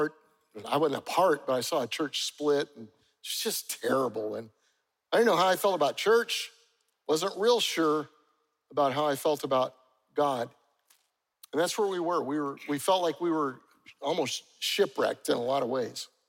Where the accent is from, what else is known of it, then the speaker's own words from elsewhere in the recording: Charleston, United States; especially if they hear I'm from Charleston.